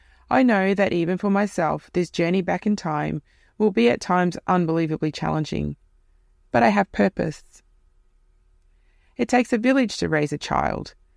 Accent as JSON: {"language": "English", "town": "Alice Springs", "region": "Northern Territory", "country": "Australia", "tie": "born there", "said": "I was born in Alice Springs, the true Aboriginal name being Mbamtra, belonging to the Arrernte people, traditional owners."}